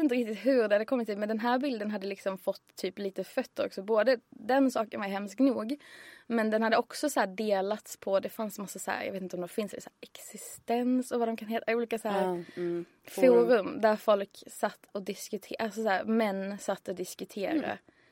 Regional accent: Skåne, Sweden; moved away as an adult; now in Stockholm, Sweden; när jag tog studenten 2010 och sen flyttade till Stockholm 2011, för jag är från Skåne.

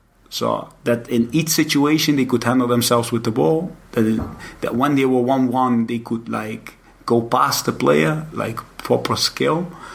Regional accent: Netherlands; that's something I never witnessed before because I come from Holland.

